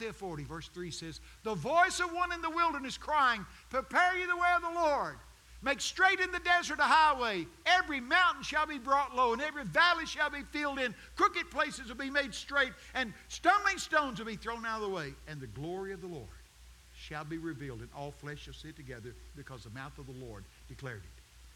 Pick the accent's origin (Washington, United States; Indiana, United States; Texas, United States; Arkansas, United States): Texas, United States; I'm from Texas.